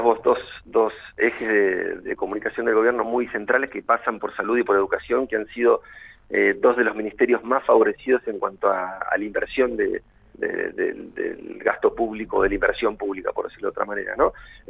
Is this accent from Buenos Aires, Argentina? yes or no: no; Cipolletti, Río Negro, Argentina; Yo soy de Cipolletti, vivo en Cipolletti